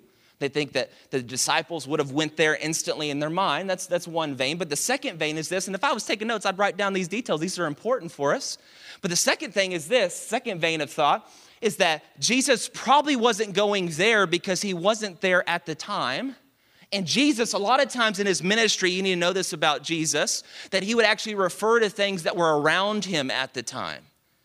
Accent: Dallas, Texas, United States; I'm from Dallas, and the school was so massive

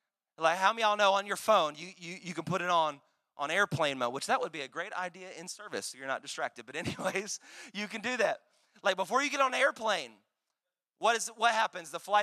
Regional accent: Dallas, Texas, United States; now in Houston, United States; I'm a transplant Houstonian, and so I call this my home city, but I was raised in Dallas.

